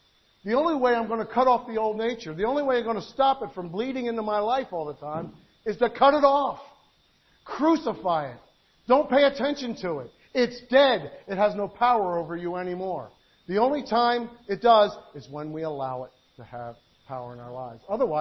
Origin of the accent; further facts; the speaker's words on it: United States; born there; But I'm an American. I was born in America.